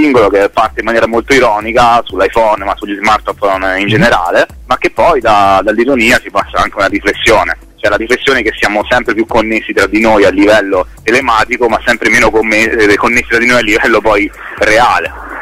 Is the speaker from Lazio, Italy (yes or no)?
yes; Rome, Lazio, Italy; now in Turin, Italy; io sono romano ma vivo a Torino